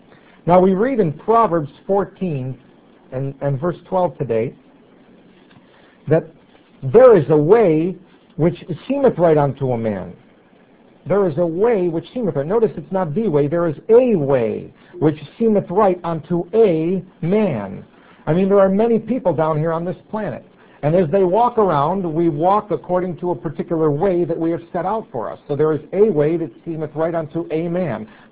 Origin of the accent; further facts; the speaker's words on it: United States; Now, I grew up in America.